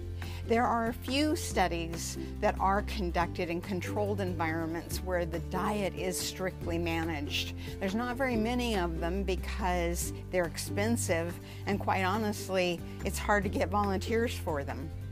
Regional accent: Oregon, United States; In preparing for this episode, I was reminded of growing up in Southern Oregon.

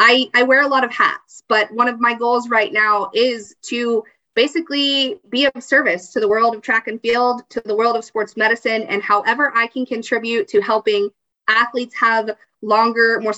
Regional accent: Texas, United States; I know I'm from Texas, but I love California too.

